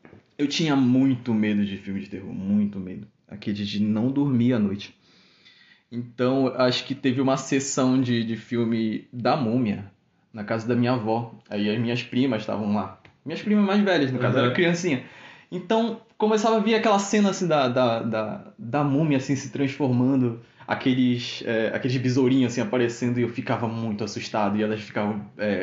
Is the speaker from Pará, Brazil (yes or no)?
yes; Belém, Pará, Brazil; born there; moved away as an adult; now in Lages, Brazil; Sou natural de Belém, vim para cá